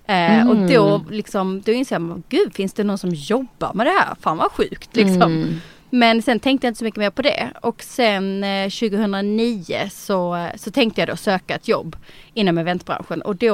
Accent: Netherlands; Utan det var verkligen en liten tjej från Holland

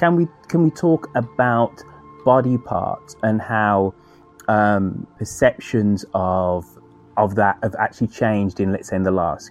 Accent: Birmingham, West Midlands, United Kingdom; my hometown of Birmingham in England

